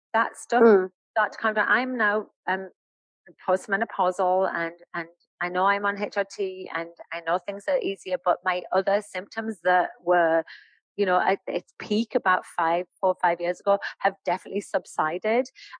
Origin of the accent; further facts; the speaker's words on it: Middlesbrough, North East England, United Kingdom; now in Texas, United States; When people say that, it makes me like sigh a little bit. I'm from Middlesbrough.